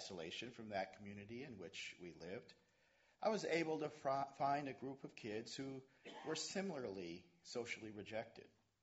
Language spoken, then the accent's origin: English; Erie, Pennsylvania, United States; I remember as a 13-year-old teenager in the mid-60s, growing up in Erie, Pennsylvania, when my family moved into a newly developed suburban neighborhood to promote the cause of integration.